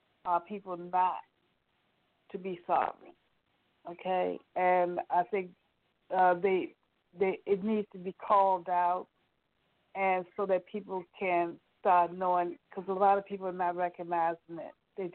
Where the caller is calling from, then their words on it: Richmond, Virginia, United States; I'm calling from Richmond, Virginia, and I'm really enlightened by this conversation.